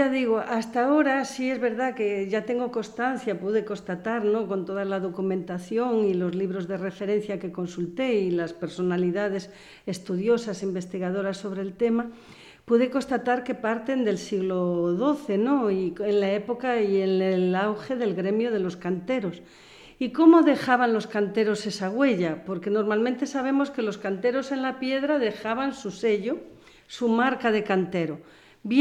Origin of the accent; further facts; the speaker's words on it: Galicia, Spain; que nos identifica pues muchísimo más como gallegos